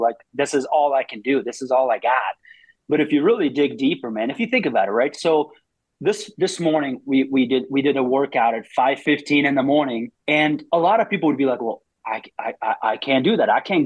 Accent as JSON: {"language": "English", "country": "Afghanistan", "second_language": "English", "said": "Look, dude, I'm a guy from Afghanistan, didn't know one lick of English 20 years ago."}